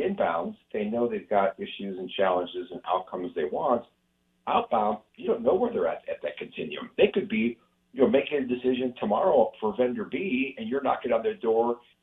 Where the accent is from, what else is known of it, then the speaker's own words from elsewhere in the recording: Ohio, United States; And for example, I was born and raised in Ohio.